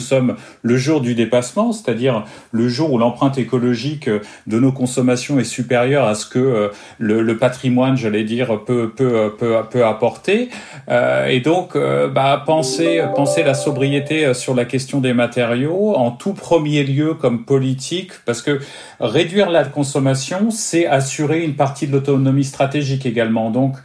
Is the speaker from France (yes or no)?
yes; France; en tant que Français, en tant qu'Européen